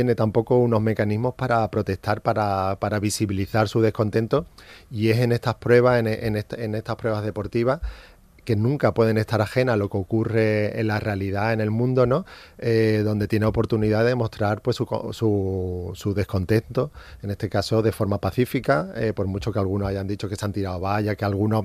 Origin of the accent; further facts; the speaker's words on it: Spain; Y la verdad que yo como español